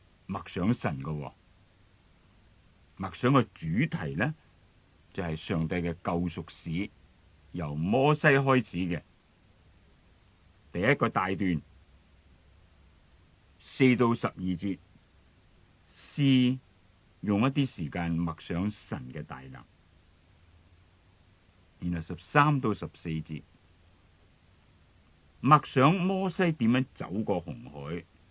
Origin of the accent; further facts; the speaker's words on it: Hong Kong; 我要同你思想一下我哋香港人嗰种身份嘅改变